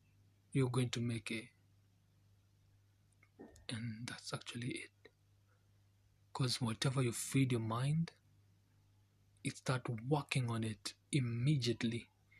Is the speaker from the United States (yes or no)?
no; Kenya; first language Kikuyu; English is a second language; And in my mother tongue, I would really like to quote it. It's in Kikuyu.